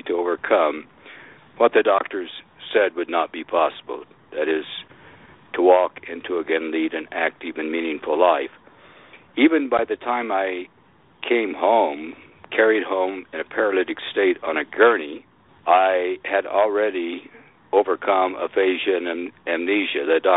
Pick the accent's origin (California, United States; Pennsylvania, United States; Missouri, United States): Missouri, United States; I grew up in the Missouri Ozarks, born on a farm, no running water, no electricity, obviously no telephone, no TV, no radio